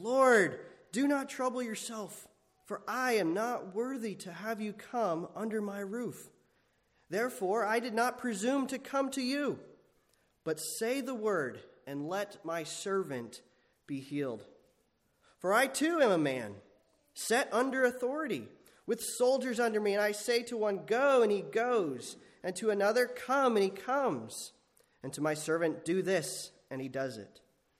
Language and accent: English; New York, United States; it's always good to also be in my home state, though this is not exactly Northern New York as, you know, we know it.